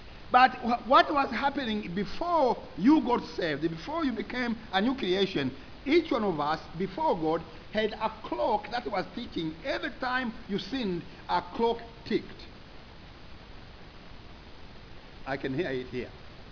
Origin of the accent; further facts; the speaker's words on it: Rwanda; born there; when I was born in Rwanda, of course, our traditional belief was that new life or life itself